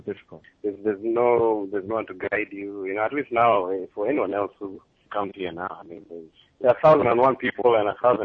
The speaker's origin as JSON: {"language": "English", "country": "Kenya", "moved": "as an adult", "lives_now": "United States", "said": "Okay, I mean, of course, you know, I'm a Kenyan. I started out at University of Nairobi, and before I came to the U.S., I was actually taking mechanical engineering."}